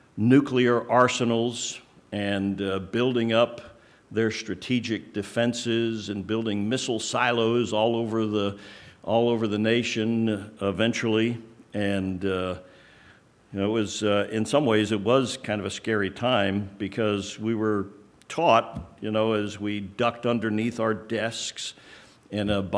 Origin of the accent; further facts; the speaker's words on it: Maryland, United States; Growing up near Washington, D.C., which was about 55 miles or so from our house, during the 1950s was an interesting time.